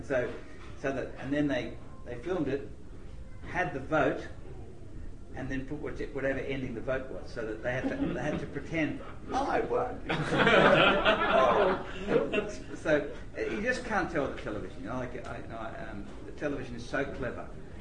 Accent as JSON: {"language": "English", "town": "Sydney", "region": "New South Wales", "country": "Australia", "tie": "born or raised there", "said": "I was brought up in Sydney, and just like Melbourne, a big city"}